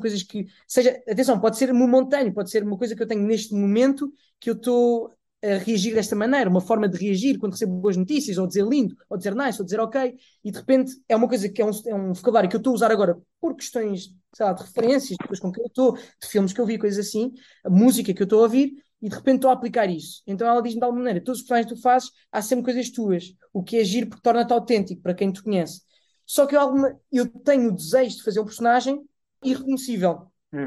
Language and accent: Portuguese; Portugal; Sendo que eu sou português, eu não falo árabe. Eu nunca falei árabe